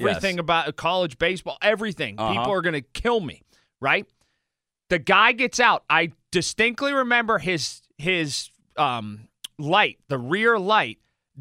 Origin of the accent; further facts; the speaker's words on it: Sharpsburg, Pennsylvania, United States; I grew up in South Central Fox Chapel in Sharpsburg.